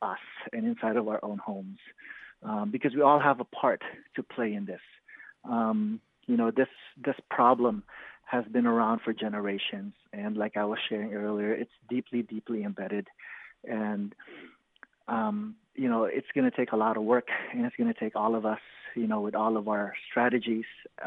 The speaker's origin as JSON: {"language": "English", "country": "Philippines", "said": "especially as a Filipino person, you know, we need to go deeper. I mean, you know, many Filipinos are very religious too."}